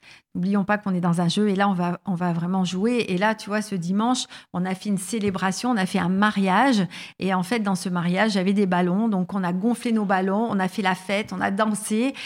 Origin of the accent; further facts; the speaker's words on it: Grenoble, Auvergne-Rhône-Alpes, France; je suis de Grenoble.